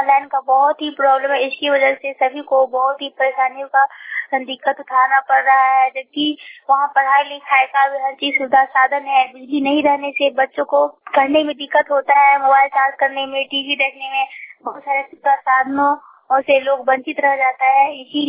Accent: Chapariya, Bihar, India; now in Darbhanga, India; फ्रेंडल दरभंगा से बोल रही हूँ। मेरा गांव मधुबनी डिस्ट्रिक्ट के बीसी प्रखंड में पड़ता है और मेरा गांव चपरिया है।

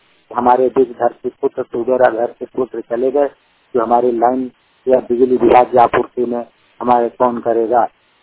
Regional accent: Jharkhand, India; हमारे झारखंड में बहुत दुखद समाचार है कि हमारे गांव में

